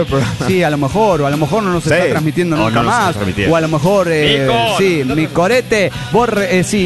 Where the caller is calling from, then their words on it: San Luis, Argentina; de San Luis, Argentina.